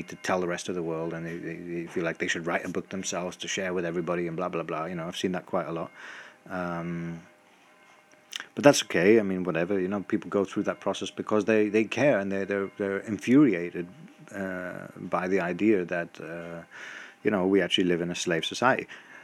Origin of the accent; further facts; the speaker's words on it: England, United Kingdom; I don't know why I separate England from Europe, but, you know, I come from England, so maybe that's why.